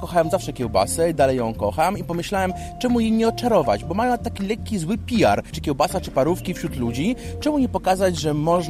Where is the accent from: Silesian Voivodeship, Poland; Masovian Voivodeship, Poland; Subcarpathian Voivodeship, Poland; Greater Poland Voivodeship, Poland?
Masovian Voivodeship, Poland; Maków Mazowiecki; now in Warsaw, Poland; Ja pochodzę z Makowa Mazowieckiego, nigdy się nie wstydziłem swojego miasta, podkreślam skąd pochodzę, bo to jest moja mała ojczyzna, mieszkam na co dzień w Warszawie